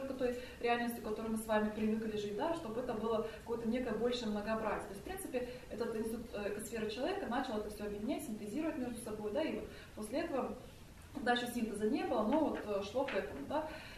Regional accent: Tatarstan, Russia; я сама родилась в Татарстане и выросла в семье, где у меня папа был мусульманином, мама была христианкой

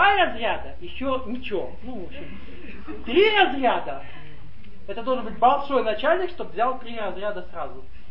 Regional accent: Ulan-Ude, Buryatia, Russia; born there; Просто, вот, если вижу, долго собрался, я говорю, а родился я в Сибири. Смотрят, Улан-Удэ. И кавказская морда стоит.

